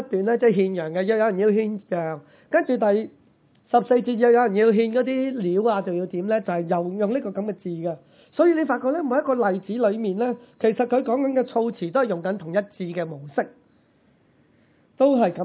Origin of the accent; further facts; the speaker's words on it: China; 就好似我哋中国人话斋呢大扫除